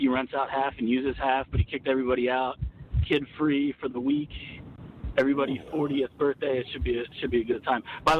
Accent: New Jersey, United States; now in Houston, United States; I'm actually from Jersey, and I'm flying back into town

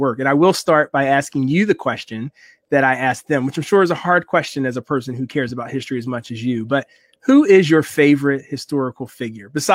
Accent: Philadelphia, Pennsylvania, United States; And Eric Mason, who's a personal favorite of mine from my hometown, Philadelphia

